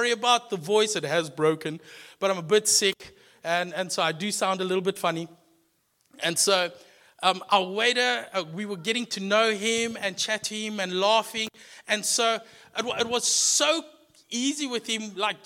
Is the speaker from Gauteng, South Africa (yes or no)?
no; Secunda, Mpumalanga, South Africa; So my wife and I, we're not originally from the Cape. We only here about 6 years. And we come from the Highveld, a small town called Secunda.